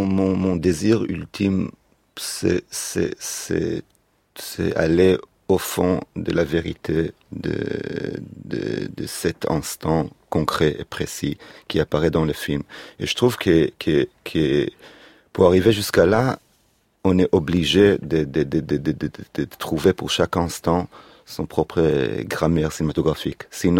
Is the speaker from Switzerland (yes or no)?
no; Israel; pense que j'étais ultra-nationaliste français à l'époque. Jusqu'à l'âge de 10 ans plus ou moins. Mais chez nous en Israël, en plus, il y a une fête nationale où on se déguise.